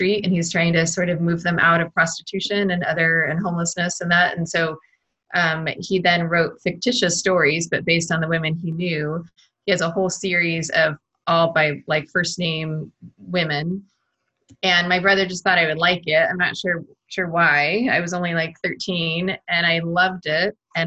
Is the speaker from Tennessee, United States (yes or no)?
no; Davis, California, United States; moved away as an adult; also born or lived in Berkeley / St. Louis; No, I grew up in Northern California in Davis and moved to Oregon about 20 years ago after having gone to college in Southern California and then living in Berkeley and then living in St. Louis.